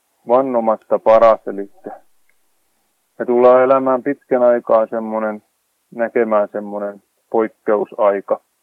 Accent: Yläne, Southwest Finland, Finland; Ei, mä oon Ylänäeltä.

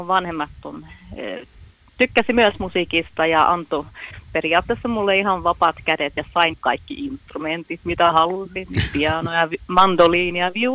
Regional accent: Sweden; born there; Finnish is a second language; kun kuitenkin olen syntynyt Ruotsissa, niin tietenkin ruotsin kieli on vielä vahvempi mulla.

